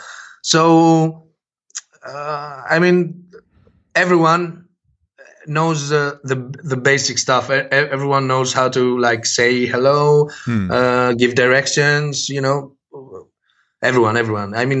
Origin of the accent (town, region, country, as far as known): Athens, Attica, Greece; born or raised there; English is a second language